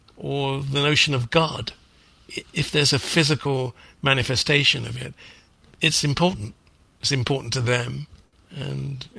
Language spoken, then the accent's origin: English; London, United Kingdom; born there; accent: Cockney; I was born, you know, in as a Cockney in the East End of London.